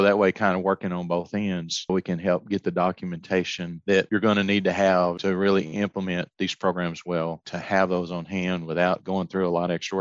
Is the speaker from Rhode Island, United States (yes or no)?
no; Texas, United States; now in Arkansas, United States; When I think of where I grew up in Texas, they have a different set of limiting factors.